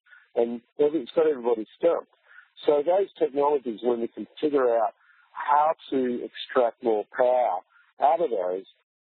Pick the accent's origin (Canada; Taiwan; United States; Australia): Australia; My home state in Australia the other day ran the whole state for a whole day on wind and sun power alone